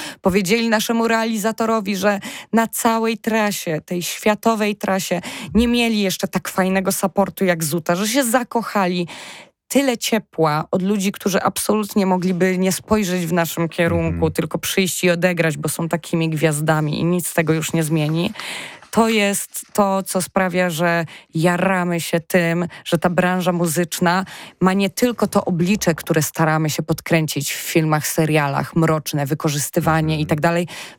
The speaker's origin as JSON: {"language": "Polish", "town": "Poznań", "region": "Greater Poland Voivodeship", "country": "Poland", "tie": "born or raised there", "said": "z moim małżonkiem jesteśmy z Poznania. Zresztą cały nasz zespół to są poznaniaki. Urodziliśmy się w Poznaniu, zostaliśmy w tym Poznaniu"}